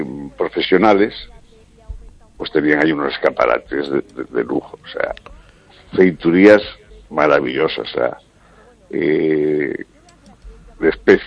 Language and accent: Spanish; Marín, Galicia, Spain; pues yo soy gallego, soy de Marín, pues tal, no sé qué, vamos a hablar